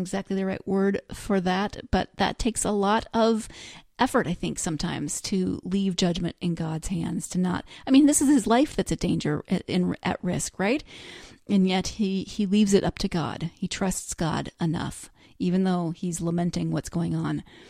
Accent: Montana, United States; very small town in Montana. It's about 1,000 people, and I'm just trying to picture this, you know, my hometown turning against me. They've known me. I lived there my entire life until college.

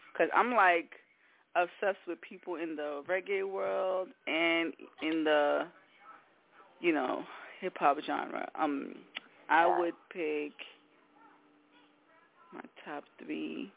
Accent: Brooklyn, New York, United States; Let's see. Artists that inspired me were people like, because, you know, I'm from Brooklyn, so people like … those are the people who inspire me

